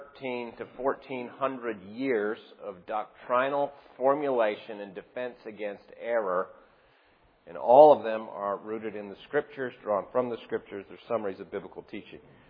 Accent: Ontario, Canada; Nobody knows that I'm actually Dutch. Where I grew up in Ontario, Canada, there's a lot of people of Dutch extraction.

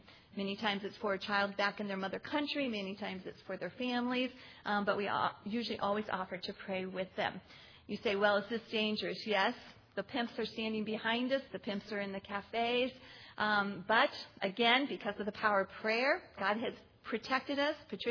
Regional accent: Noblesville, Indiana, United States; I'm from Noblesville, Indiana.

